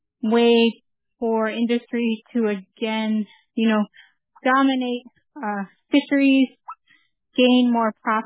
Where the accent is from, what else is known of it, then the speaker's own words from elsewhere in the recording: Rampart, Alaska, United States; I'm from Rampart.